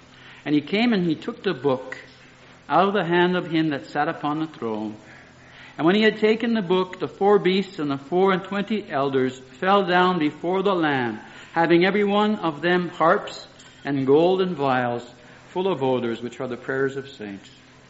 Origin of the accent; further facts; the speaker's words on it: Quebec, Canada; But I'm from Quebec, but still.